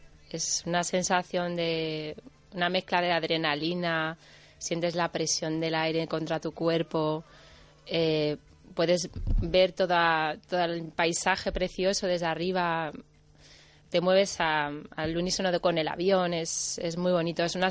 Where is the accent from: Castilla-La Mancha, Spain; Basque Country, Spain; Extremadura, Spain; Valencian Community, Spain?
Basque Country, Spain; Bilbao; also born or lived in England; now in Madrid, Spain; Sí, sí, sí, soy de Bilbao.